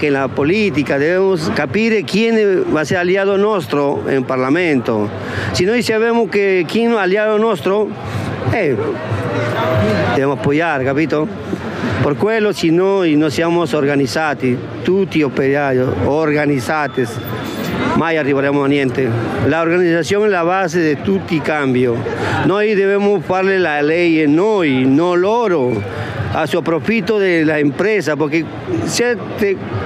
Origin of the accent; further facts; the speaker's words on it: Cajamarca, Peru; Italian is a second language; se vai a mio paese c'è bambini che hai plomo nel sangue, che se no che muore una città per una impresa americana ha sparito, tutti sono con cancro e nessuno parla di questo.